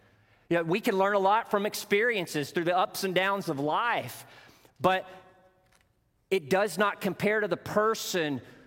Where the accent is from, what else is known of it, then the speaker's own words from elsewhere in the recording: Arkansas, United States; Growing up in Northeast Arkansas, my father, my brother, and I, we were avid duck hunters.